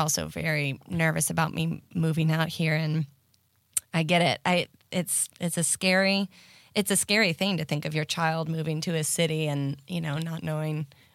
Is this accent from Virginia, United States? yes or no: yes; Galax, Virginia, United States; I grew up in Galax, which is like on the opposite side. I think Norfolk is east, right?